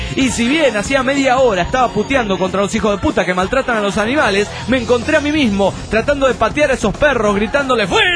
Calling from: Cochabamba, Bolivia; de Cochabamba, Bolivia.

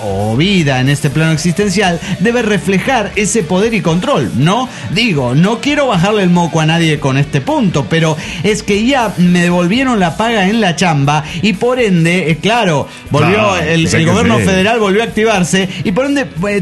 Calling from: Golden, Colorado, United States; de Golden, Colorado.

